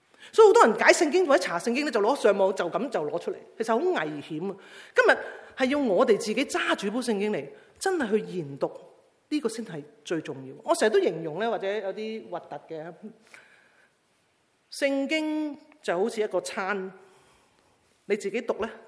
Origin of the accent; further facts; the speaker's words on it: China; 这个是我们中国人的文化，中国文化带来的一种枷锁